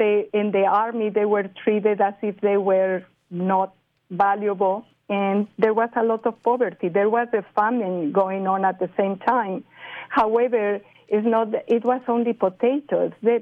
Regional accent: Puebla, Mexico; I am from Puebla, And Puebla is southeast of Mexico City, about between 80 and 90 miles from there.

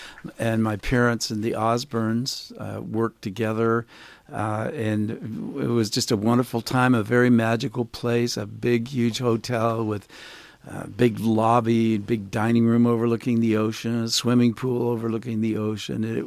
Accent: Gearhart, Oregon, United States; now in Houston, United States; I'm an Oregonian. I grew up in Oregon. I'm living in Houston, Texas right now. But I spent most of my life in Oregon. And I grew up in Gearhart.

